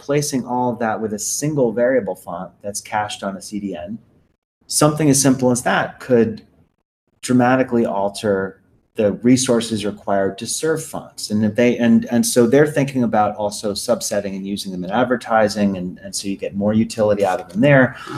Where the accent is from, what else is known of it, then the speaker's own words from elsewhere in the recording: Providence, Rhode Island, United States; I'm from Providence, Rhode Island.